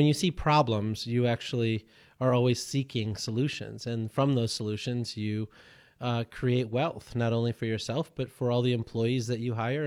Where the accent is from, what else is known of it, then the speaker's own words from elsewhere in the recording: India; born there; when you think about where I was born in India